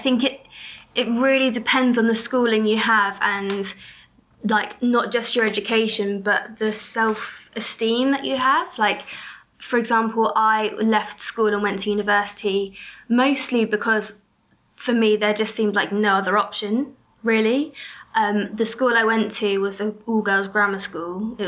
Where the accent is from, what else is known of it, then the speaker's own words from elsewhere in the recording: Bournemouth, South West England, United Kingdom; also born or lived in London; Okay, well, I was born in London, but raised mostly in Bournemouth.